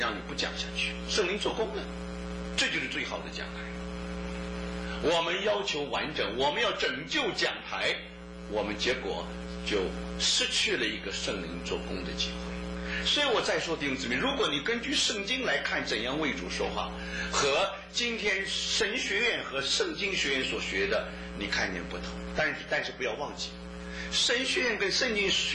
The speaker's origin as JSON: {"language": "Chinese", "country": "China", "said": "你知道我们中国人的字啊，也是一样，就像希伯来文一样，一点一画不能废去的。"}